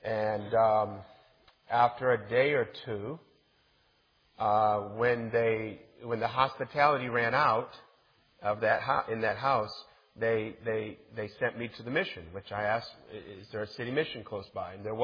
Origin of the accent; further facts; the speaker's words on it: Lansing, Michigan, United States; Now, I'm from Lansing, so I know of Saginaw.